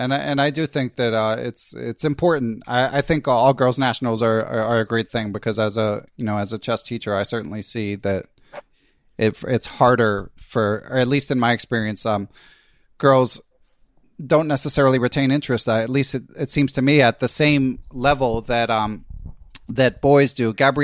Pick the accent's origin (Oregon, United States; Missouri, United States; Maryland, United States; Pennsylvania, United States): Pennsylvania, United States; Philadelphia; And I grew up in Philly, as regular listeners may recall.